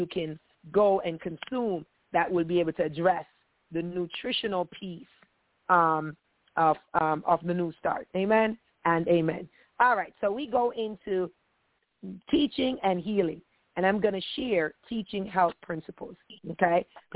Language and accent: English; Jamaica; like growing up in Jamaica or, you know, in the Caribbean island, where it's hot most times